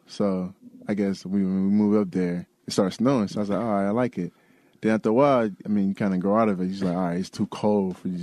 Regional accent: Anchorage, Alaska, United States; No, I grew up in Anchorage.

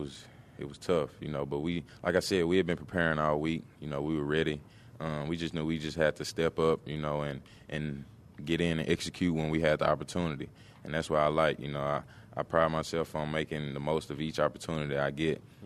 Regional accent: Texas, United States; now in Buffalo, United States; I'm from Texas, so the snow is, you know, I'm getting used to it, but I'm loving it.

